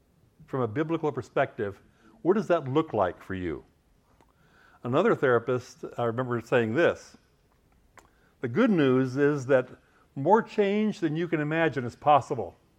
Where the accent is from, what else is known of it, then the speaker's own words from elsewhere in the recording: Midwest, United States; The church where I grew up in the Midwest, the family-oriented church in a rural community